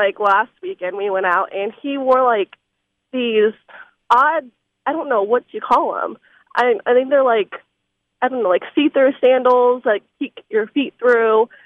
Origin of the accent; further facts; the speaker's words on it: California, United States; Even my brothers, they'll send me pictures, because I'm from California.